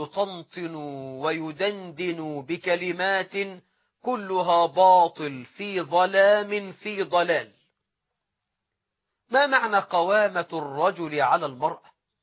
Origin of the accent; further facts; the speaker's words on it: Egypt; أن يجعل بلدنا مصر أمنا أمانا